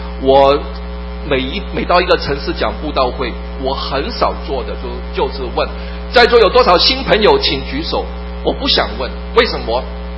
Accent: Guangdong, China; 好像我们广东人所说卖猪啊，卖小猪一样卖到南洋

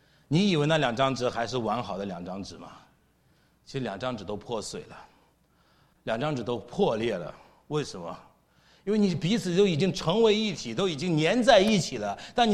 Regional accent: China; 不像我们中国人说的啊，什么兄弟如手足，妻子如衣服

